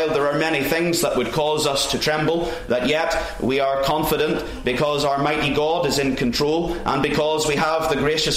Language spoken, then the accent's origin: English; Northern Ireland, United Kingdom; now in Australia; Silversides, the minister of Lochbricklan Reformed Presbyterian Church there in Northern Ireland, back from my home country.